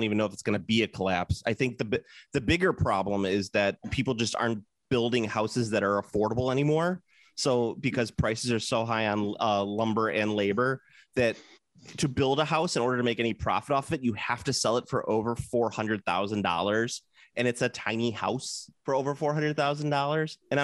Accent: United States; I am American.

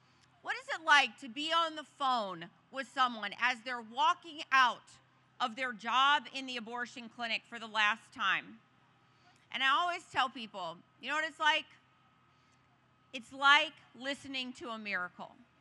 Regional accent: Texas, United States; Well, I'm from Texas, so howdy.

